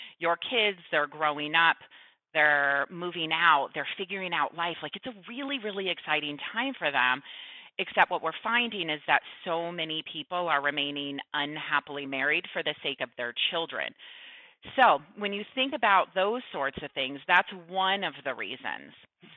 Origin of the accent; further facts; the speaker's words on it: Arizona, United States; So I was born and raised in Arizona. I went to school at Arizona State University in Tempe, Arizona.